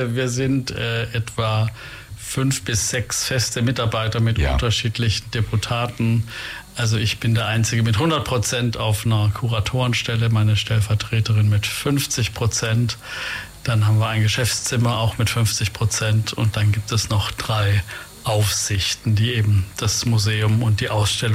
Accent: Meßkirch, Baden-Württemberg, Germany; now in Ulm, Germany; ich komme aus Baden-Württemberg, aus Meßkirch.

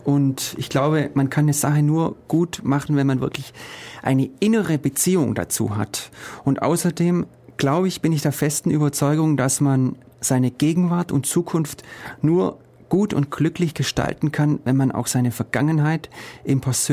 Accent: Ulm, Baden-Württemberg, Germany; ich bin in Ulm geboren und aufgewachsen in Jungingen. Mein Vater war Italiener, ich bin also ein halber Ulmer, streng genommen.

